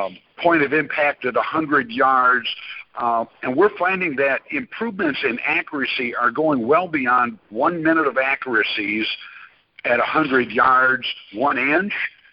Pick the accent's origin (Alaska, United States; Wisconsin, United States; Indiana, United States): Wisconsin, United States; I'm from Wisconsin, and most of our deer hunting occurs under 100 yards.